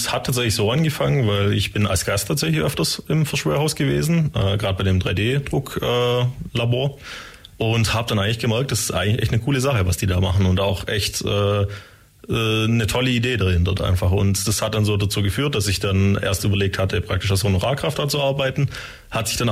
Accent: Sontheim an der Brenz, Baden-Württemberg, Germany; Ich mache jetzt gerade ja den Bundesfreiwilligendienst im Verschwörhaus. Ich komme aus Sontheim an der Brenz, das ist Richtung Heidenheim

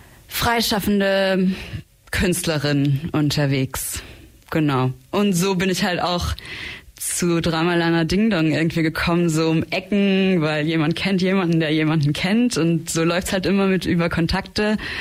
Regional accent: Trentino-Alto Adige, Italy; Also ich bin ursprünglich aus Südtirol, aus auch einem sehr süßen kleinen Dorf

